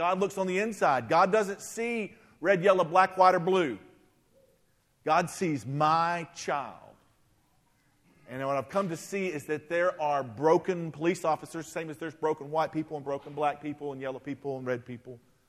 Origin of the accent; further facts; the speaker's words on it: Texarkana, Texas, United States; I was born and raised in Texarkana, Texas. We were more racially diverse than Coffee County, but it was a pretty divided community.